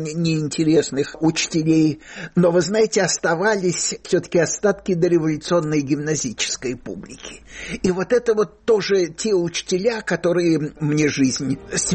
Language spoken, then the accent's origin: Russian; Stary Oskol, Belgorod Oblast, Russia; also born or lived in Donbass; в 36-м году мы из Донбасса переехали в Старый Оскол, и моя такая настоящая школа, это уже Старый Оскол.